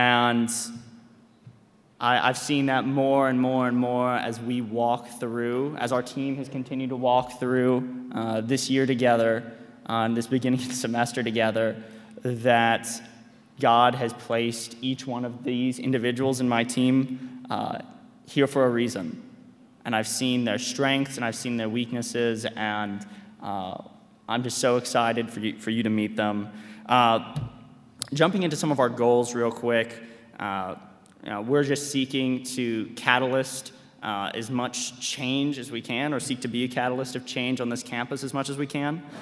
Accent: Louisville, Kentucky, United States; I'm your all's student body president. I am from Louisville, Kentucky, and welcome to Student Government Chapel.

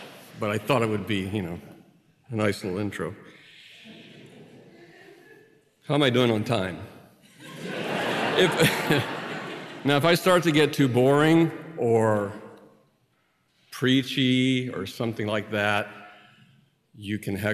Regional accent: Tennessee, United States; But at the supper table, I grew up in Tennessee

